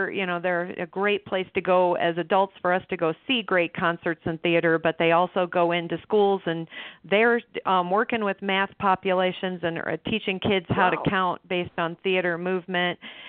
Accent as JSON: {"language": "English", "region": "Indiana", "country": "United States", "tie": "born or raised there", "said": "We move around the country, Larry, and this year I'm choosing to go back to my home state."}